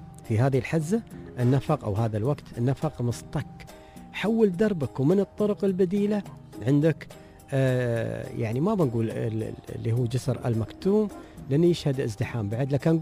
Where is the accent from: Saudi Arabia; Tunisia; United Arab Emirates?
United Arab Emirates; الفعاليات اللي موجودة عندنا في الإمارات